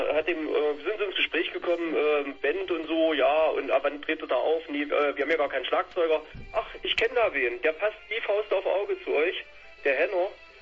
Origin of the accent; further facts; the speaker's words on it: Leinefelde, Thuringia, Germany; Und ich komme so eigentlich aus Leinefelde.